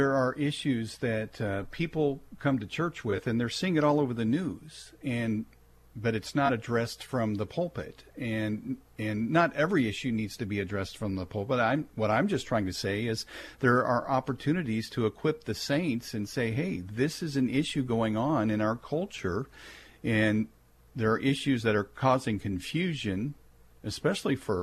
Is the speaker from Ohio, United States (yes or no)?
no; Kansas City, Missouri, United States; I grew up in Kansas City, went to a high school in the center of town, an urban school, and we figured it out.